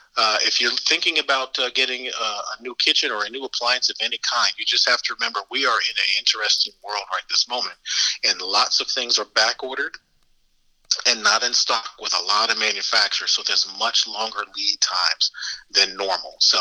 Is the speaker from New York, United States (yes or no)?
yes; Bronx, New York, United States; I'm from Bronx, New York myself